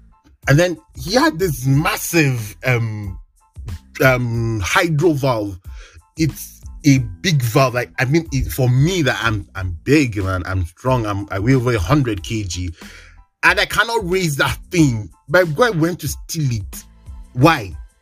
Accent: Kaduna State, Nigeria; I'm from Kaduna State, if you don't know. So Governor Erufai is our governor.

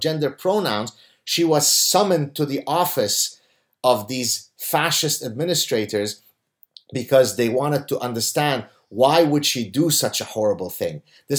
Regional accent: Lebanon; moved away; I'm protected because I come from the Middle East. Therefore, what ends up happening is people have a harder time to accuse me of white supremacy and all this kind of stuff, even though they sometimes try to, because I'm the war refugee from Lebanon, right?

